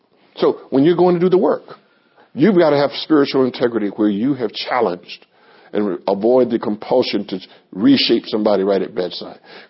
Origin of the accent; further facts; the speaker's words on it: the South, United States; I grew up in the South.